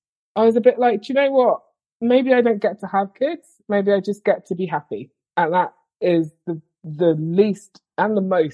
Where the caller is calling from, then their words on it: London, United Kingdom; I'm in very cold London.